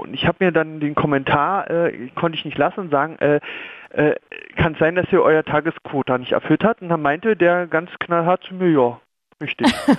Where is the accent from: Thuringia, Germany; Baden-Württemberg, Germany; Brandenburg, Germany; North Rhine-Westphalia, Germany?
Brandenburg, Germany; also born or lived in Bavaria; hauptsächlich Brandenburg, wo ich herkomme, und dann habe ich aber auch 5 Jahre meines Lebens in Bayern verbracht.